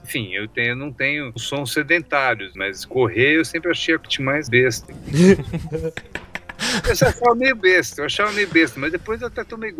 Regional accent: São Paulo, Brazil; Sim, eu sou daqui, sou paulistano

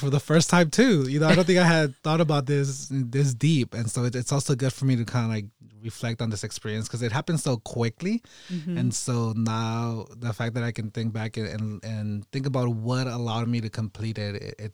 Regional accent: California, United States; A big mistake being a Californian. Like, I never feel prepared for the cold.

